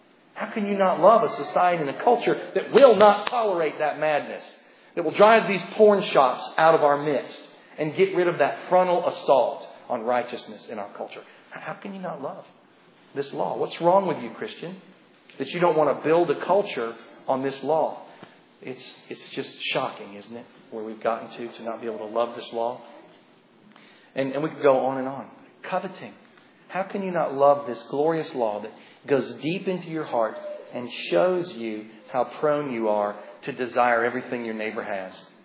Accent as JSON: {"language": "English", "region": "Tennessee", "country": "United States", "said": "I'm from Tennessee, so we have to keep it pretty simple."}